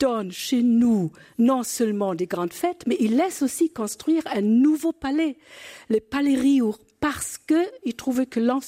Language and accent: French; Lille, Hauts-de-France, France; la fête du vœu des faisans chez nous à Lille